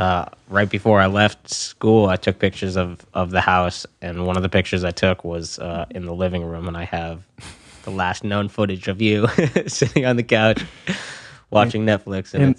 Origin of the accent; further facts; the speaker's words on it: Marshfield, Massachusetts, United States; Marshfield, Massachusetts.